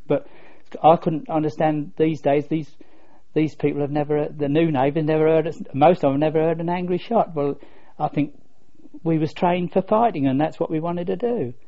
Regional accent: Ramsey, East of England, United Kingdom; Well, I lived out in the Fens in Ramsey in Huntingdonshire. Right out in the wilds. And there was only farm work.

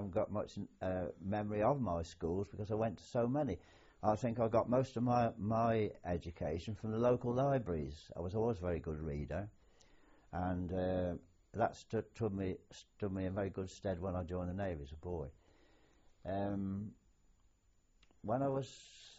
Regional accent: Andover, South East England, United Kingdom; also born or lived in Kingston, Portsmouth; I was brought up until the age of 12 by my grandparents at Andover in Hampshire.

